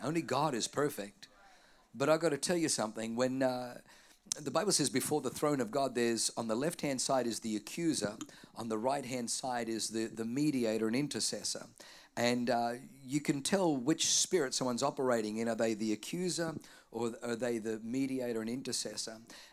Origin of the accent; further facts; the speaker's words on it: Australia; also born or lived in Germany / New Zealand; now in United States; I was born in Europe. I was born in Germany. I grew up in Australia. I've lived in New Zealand. I get to travel quite a bit throughout Asia, throughout Europe, throughout Africa. And now I live in America.